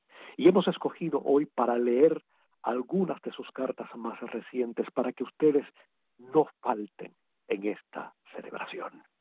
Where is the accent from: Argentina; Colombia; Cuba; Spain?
Cuba; nos hemos sentido realizados como cubanos